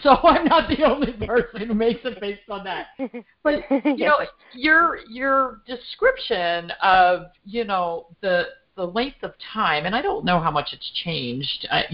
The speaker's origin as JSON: {"language": "English", "region": "New Jersey", "country": "United States", "said": "when I applied in 1979 and 80, I was from New Jersey, and one in 13 applicants was getting in."}